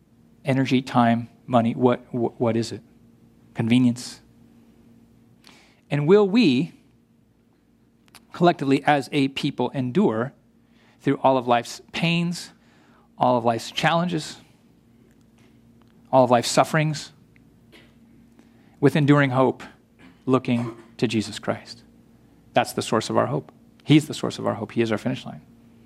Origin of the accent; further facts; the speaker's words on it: United States; Because Lord, I'm prone to think in individualistic terms because I'm an American.